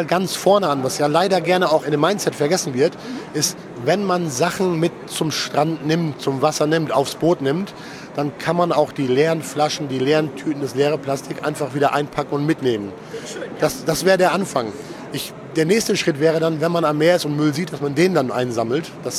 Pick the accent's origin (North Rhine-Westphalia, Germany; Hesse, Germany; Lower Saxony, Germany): Lower Saxony, Germany; Ich komme aus Ostfriesland